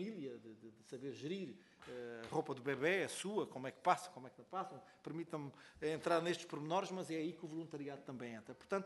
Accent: Algarve, Portugal; É que eu sou algarvio, os algarvios falam.

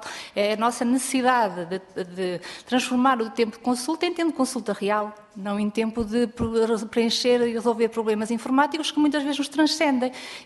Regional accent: Condeixa, Coimbra, Portugal; eu sou de Condeixa

